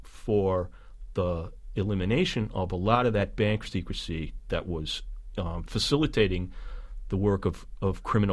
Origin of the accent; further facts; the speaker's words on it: Cleveland, Ohio, United States; from the United States. I'm from the west side of Cleveland. I'm not from Switzerland.